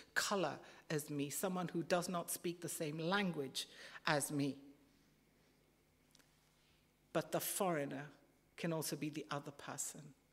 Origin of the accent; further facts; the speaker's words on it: India; One thing I've noticed growing up in India, people hold grudges deeply and forever.